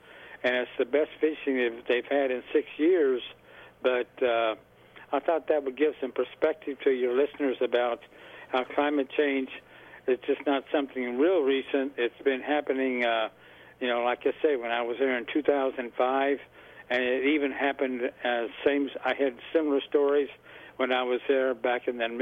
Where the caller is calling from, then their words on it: Olathe, Kansas, United States; and I'm calling from Olathe.